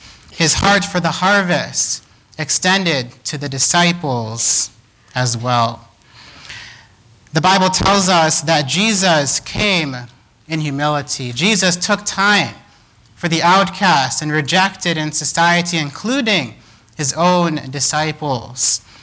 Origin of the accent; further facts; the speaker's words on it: Kenya; Growing up in Kenya, my dad would always tell my older brother and I that there's always somebody watching.